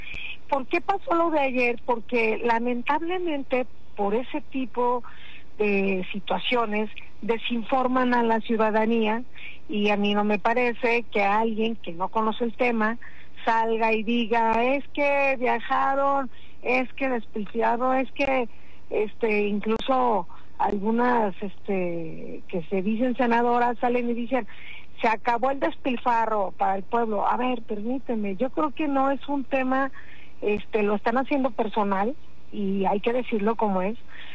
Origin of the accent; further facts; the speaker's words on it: Zacatecas, Mexico; Bueno, porque yo soy de Zacatecas